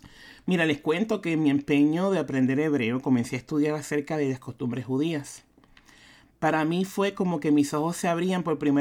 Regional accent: Carolina, Puerto Rico; now in Maryland, United States; vivo en Maryland con mis hijos, que trabajo en el Tribunal de Inmigración, que soy nacida y criada en Puerto Rico, que mi mamá es enfermera y que mi papá era policía. Saben que soy la menor de 4 hermanos y que crecí en un pueblo llamado Carolina.

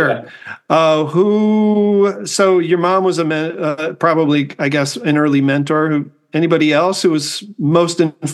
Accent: Chicago, Illinois, United States; I grew up outside of Chicago, and I kind of had a similar experience. That I grew up a long time ago on the outskirts of Chicago. And so it was much darker. I mean, we were really pretty close to rural

